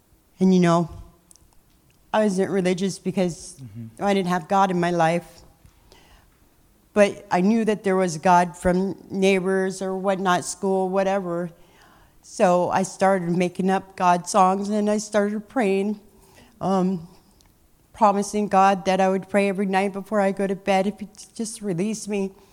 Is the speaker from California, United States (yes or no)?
yes; Van Nuys, California, United States; So the earliest that I can remember, I'm from Van Nuys, California.